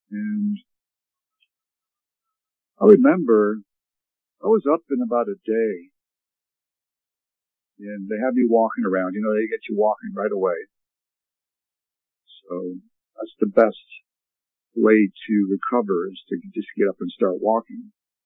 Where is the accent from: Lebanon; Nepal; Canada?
Canada; Fredericton, New Brunswick; also born or lived in Ontario; now in United States; growing up in Nashwauksis, Fredericton, New Brunswick, Canada. I'm a Canadian citizen and an American citizen, both. I was born and raised in Canada. I lived in New Brunswick